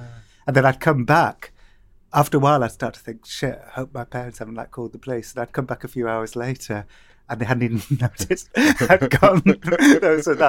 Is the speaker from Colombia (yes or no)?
no; Cardiff, Wales, United Kingdom; I remember growing up in Cardiff